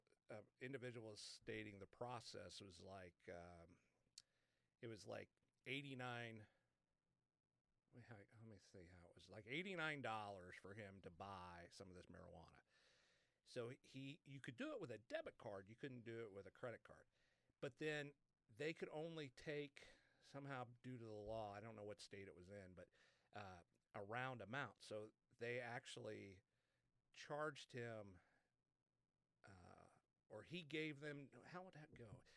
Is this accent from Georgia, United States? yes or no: no; Kansas, United States; Well, in Kansas, I grew up in Kansas.